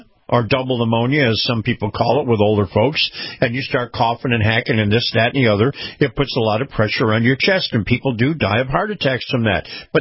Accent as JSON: {"language": "English", "region": "Florida", "country": "United States", "tie": "born or raised there", "said": "including my home state of Florida, which did the best of all of them."}